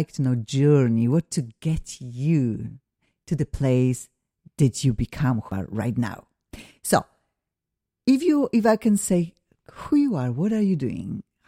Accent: Poland; yes, my name is Hungarian. I'm originally from Poland

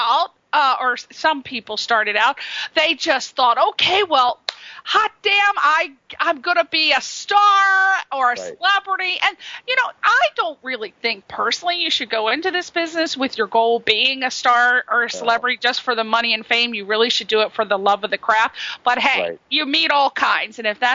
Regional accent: East Coast, United States; now in Los Angeles, United States; I'm from the East Coast, so I have a different mentality. When I came out here, it was very different. I was culture shocked when I moved out here.

